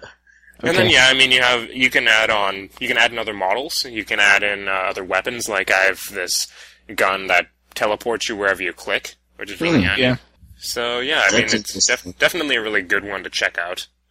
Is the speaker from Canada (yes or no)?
yes; Canada; I'm a Canadian.